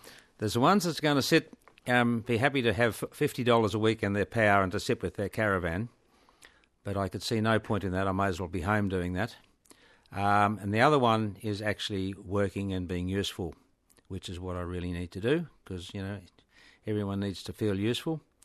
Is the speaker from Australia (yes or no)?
yes; Goondiwindi, Queensland, Australia; So, born and bred in Goondiwindi, Queensland, and so I've been there for 74 and a half years, but I have moved around and travelled a lot. So, yeah, but that's my base and that's where I'm back to now.